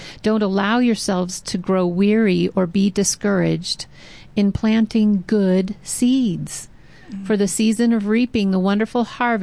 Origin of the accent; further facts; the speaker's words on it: Oklahoma, United States; That's something I would expect of Oklahoma, my home state.